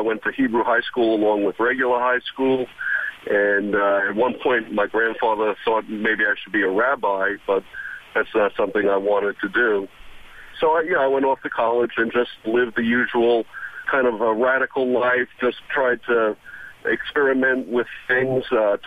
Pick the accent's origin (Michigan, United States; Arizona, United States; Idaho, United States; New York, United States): New York, United States; Yonkers; also born or lived in Long Beach; I grew up in the New York area, Yonkers, New York. My family was a conservative Jewish home.